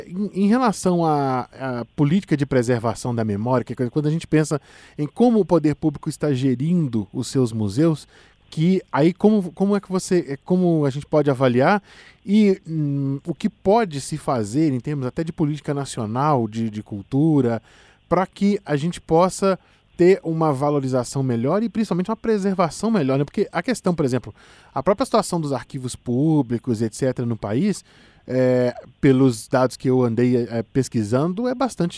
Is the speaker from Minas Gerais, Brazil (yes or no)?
yes; Minas Gerais, Brazil; E eu que sou mineiro, óbvio, né? Como um bom mineiro, que conhece muita cidade histórica